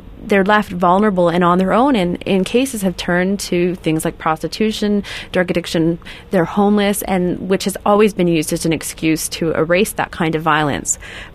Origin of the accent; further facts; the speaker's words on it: British Columbia, Canada; I know I grew up in the Okanagan Valley, and so the southern interior